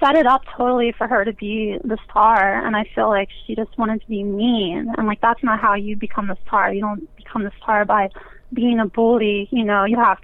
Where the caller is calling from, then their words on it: San Francisco, California, United States; I'm calling from San Francisco.